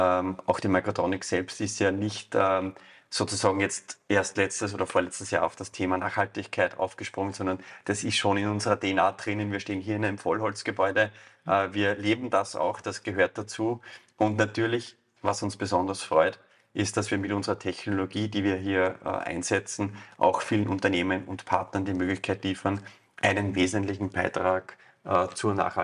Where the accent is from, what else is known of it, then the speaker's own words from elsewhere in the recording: Lower Austria, Austria; wir kommen hier alle aus der Region